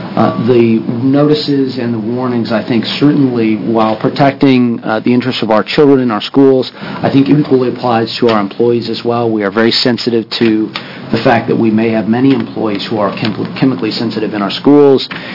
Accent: East Coast, United States; I grew up on the East Coast. I had the planes flying over spraying for mosquitoes in the summers.

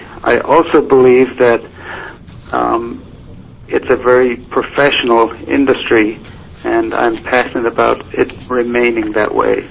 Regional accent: Ireland; I am from Ireland.

